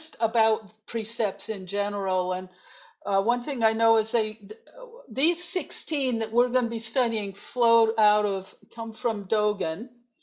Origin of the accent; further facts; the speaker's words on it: Jeffersonville, Indiana, United States; moved away as an adult; also born or lived in Connecticut; now in Santa Rosa, United States; I was born in Indiana, and then we moved to Connecticut when I was a kid for the first 10 years that I remember. And so I'm really familiar with that landscape. And then we moved back to Indiana, to southern Indiana, to Jeffersonville, and I grew up there